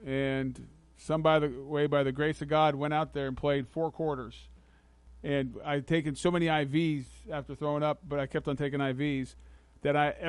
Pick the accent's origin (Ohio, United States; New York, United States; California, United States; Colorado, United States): Colorado, United States; I had 80 people there because I grew up in Colorado.